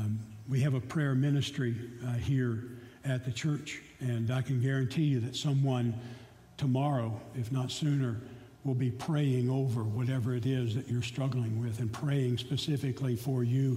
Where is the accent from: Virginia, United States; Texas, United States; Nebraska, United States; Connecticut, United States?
Virginia, United States; I'm a mountain boy. I'm from Virginia in the mountains.